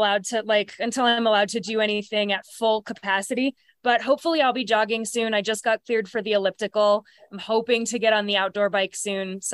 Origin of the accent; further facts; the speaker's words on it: Pennsylvania, United States; I'm from Pennsylvania, and he was from just a couple hours away from me.